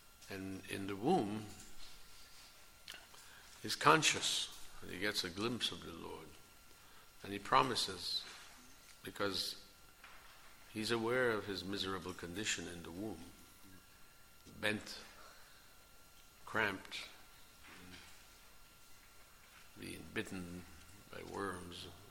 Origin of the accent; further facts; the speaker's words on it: Trinidad & Tobago; I'm from Trinidad. Trinidad and Tobago is one country but two little islands in the Caribbean.